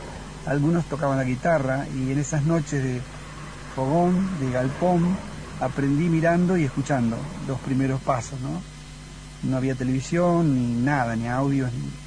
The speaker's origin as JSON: {"language": "Spanish", "town": "Coronel Pringles", "region": "Buenos Aires Province", "country": "Argentina", "said": "Yo soy de Coronel Pringles y la música me acompañó desde chico. En la escuela primaria yo viví en el campo"}